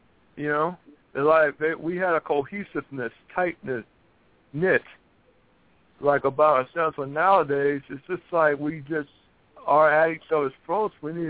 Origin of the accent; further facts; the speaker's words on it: Tampa, Florida, United States; I'm from the Tampa Bay area, right, in Florida.